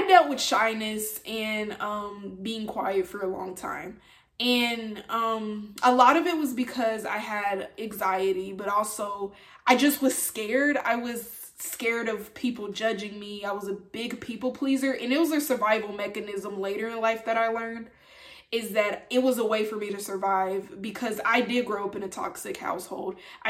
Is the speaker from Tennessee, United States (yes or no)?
yes; Nashville, Tennessee, United States; born there; So I was born in Nashville, Tennessee. And ever since I was a child, y'all, I was the more quiet, shy, reserved type.